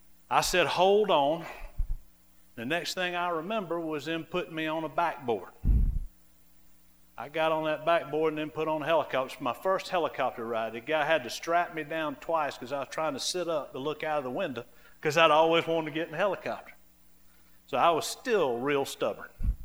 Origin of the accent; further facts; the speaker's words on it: Augusta, Georgia, United States; I grew up in Augusta, Georgia, very blessed to have a mama and a daddy who loved me, provided for me, and raised me upright.